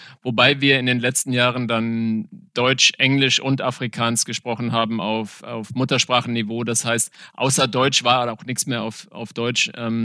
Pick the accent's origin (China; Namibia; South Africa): Namibia; moved away as an adult; als ich hierher gezogen bin, 92 und da war ich dann 24. Also ich bin in Namibia geboren, aufgewachsen, durchaus auch auf einer Farm, wo es kein Strom war, gab und auch kein fließend Wasser